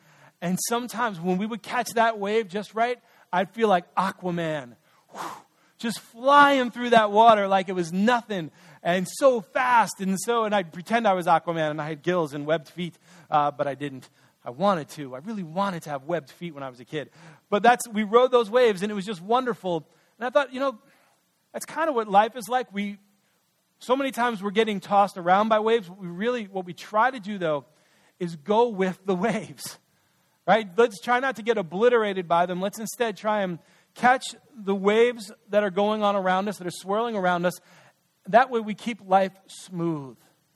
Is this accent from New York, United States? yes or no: yes; New York, United States; I was a kid growing up in New York, we used to go to a beach on Long Island called Jones Beach.